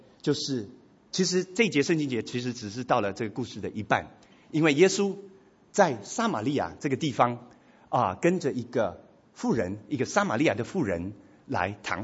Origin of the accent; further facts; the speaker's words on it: Taiwan; 那这个我是台湾来的